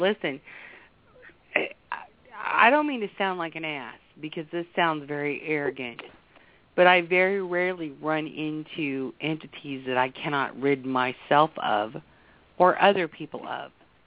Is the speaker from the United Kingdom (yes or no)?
no; Ireland; I'm Irish, and I see dead people